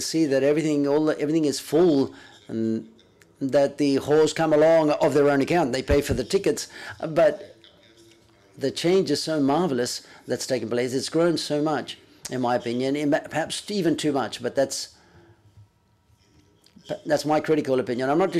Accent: Morocco; I'm from the north of Morocco.

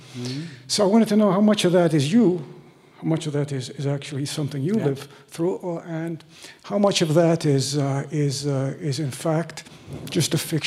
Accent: Ontario, Canada; Spanish is a second language; also born or lived in Italy / Montreal; Yo soy de Canadá y de Italia.

